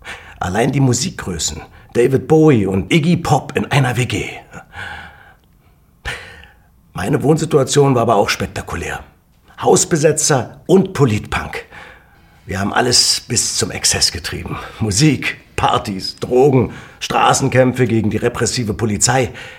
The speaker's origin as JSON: {"language": "German", "town": "Recklinghausen", "region": "North Rhine-Westphalia", "country": "Germany", "tie": "born or raised there", "moved": "as an adult", "lives_now": "Berlin, Germany", "said": "Geboren 62 in Recklinghausen, seit dem Abitur wohnhaft in Berlin-Kreuzberg."}